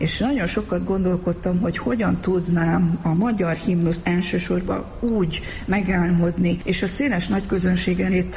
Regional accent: Transylvania, Romania; magam is székely vagyok, és megéltem a Ceausescu diktatúrát

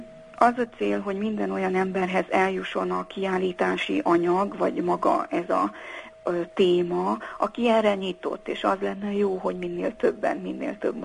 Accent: Korond, Harghita, Romania; hiszen én Korondról származom, egy olyan fazekas családból

